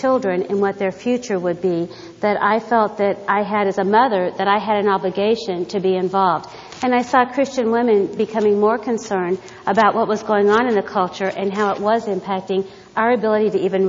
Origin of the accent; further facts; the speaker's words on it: Texas, United States; I'm from Texas, and if you know me at all, you'll know that pretty quickly that I'm from Texas.